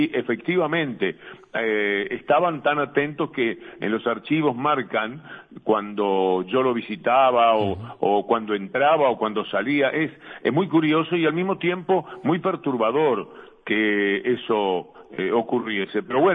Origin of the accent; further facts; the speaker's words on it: Uruguay; padecí mucho en función de aquellas historias, como tantos uruguayos